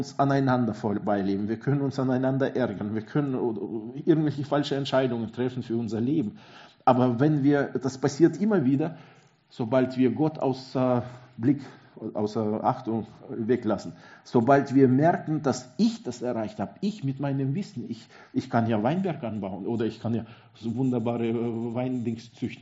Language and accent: German; Switzerland; Als Schweizer, wo schon in der Fahne ein Kreuz drin ist.